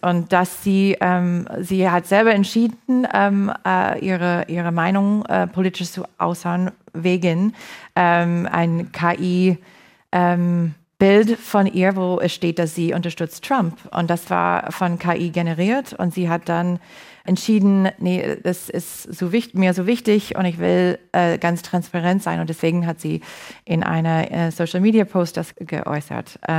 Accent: United States; German is a second language; es ist peinlich als Amerikanerin, dass das ist eine ehemalige Präsident

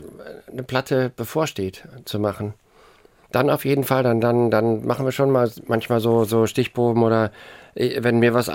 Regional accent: Munich, Bavaria, Germany; Ich bin eigentlich ein Wahlbayer. Ich fühle mich da auch sehr wohl. Also aufgewachsen, bewusst aufgewachsen bin ich ja auch in Bayern und in München. Aber meine Wurzeln auch geistiger Natur sind schon auch noch im Norden.

